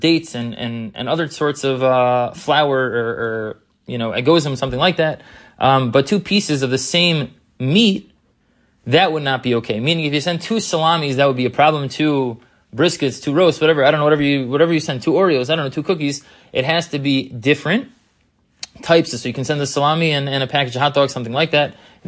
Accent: New York, United States; As a New Yorker, I feel like coming in, telling you what to get at Romanian is like ridiculous.

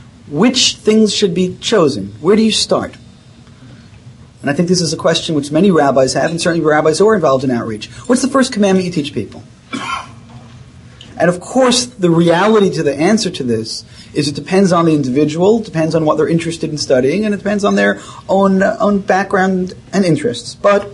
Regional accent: Brooklyn, New York, United States; I grew up in New York, in an area in New York called Brooklyn. The particular neighborhood is known as Bensonhurst.

